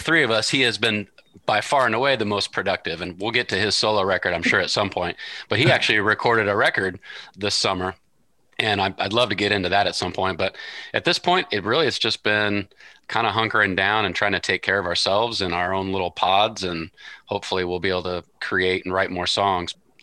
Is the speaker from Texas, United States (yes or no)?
no; Chatham, Illinois, United States; Born and bred in Chatham, Illinois. In Chatham, we call it North Girard. and just been around the area.